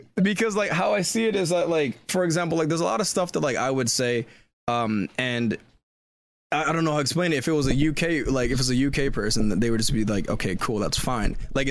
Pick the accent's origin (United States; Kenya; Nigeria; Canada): Canada; born there; I'm born in Canada, but I'm raised British because my whole family's like British, and I'm the first one like Canadian over here.